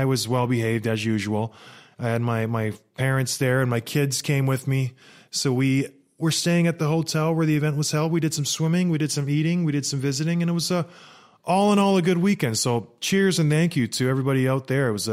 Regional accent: St. Catharines, Ontario, Canada; also born or lived in Edmonton; I was in my old stomping grounds of St. Catharines, Ontario. I was raised there. I was born in Edmonton, raised in St. Catharines.

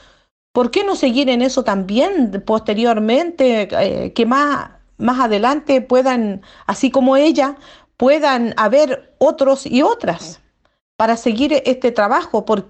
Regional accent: Chile; nací en esta comuna, esta comuna me vio crecer

